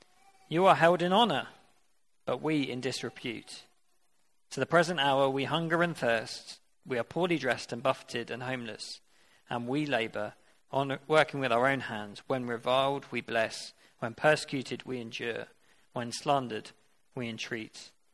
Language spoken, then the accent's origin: English; United Kingdom; because I'm British